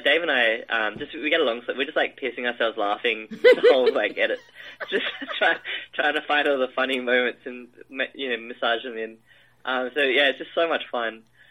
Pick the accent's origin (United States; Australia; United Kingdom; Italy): Australia; Adelaide, South Australia; So, again, I'm from Adelaide.